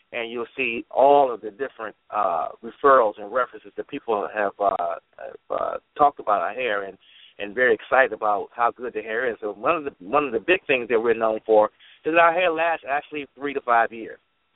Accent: United States; I'm a businessman from the United States.

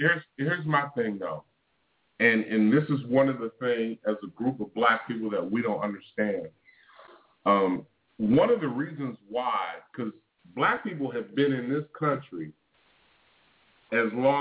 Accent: California, United States; Oh, trust me, I'm from Northern California.

